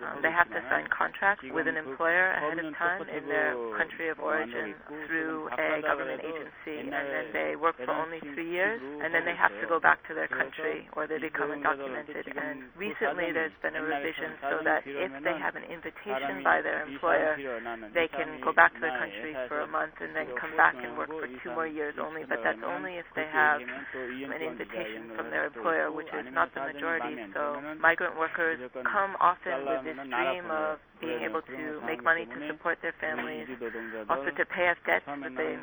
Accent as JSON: {"language": "English", "country": "Nepal", "moved": "as an adult", "lives_now": "South Korea", "said": "In my case, I came to Korea from Nepal in 1992 in October, and I came on a tourist visa, so I've been working in an undocumented status."}